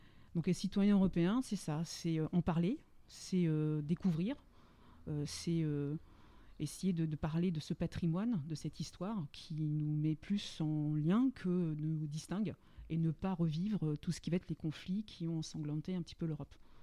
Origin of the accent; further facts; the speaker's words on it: Évreux, Normandy, France; je suis normande, hébroïcienne, française, mais surtout européenne.